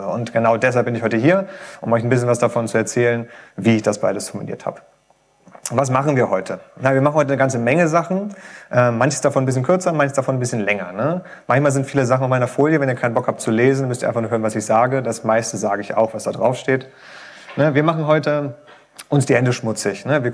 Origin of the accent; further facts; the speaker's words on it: Hanover, Lower Saxony, Germany; ich bin 33 Jahre alt, ich komme aus Hannover, bin da aufgewachsen, wohne da mittlerweile auch wieder, habe aber hier in Lübeck studiert vor mittlerweile einigen Jahren.